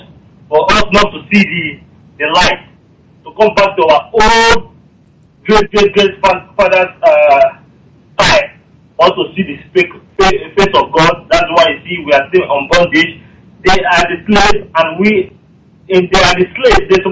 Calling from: Moscow, Russia; from Russia, Moscow.

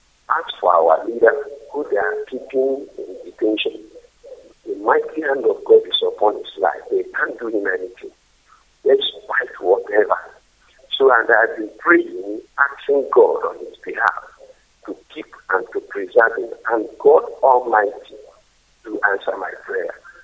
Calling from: Onitsha, Anambra, Nigeria; I'm coming from Onitsha.

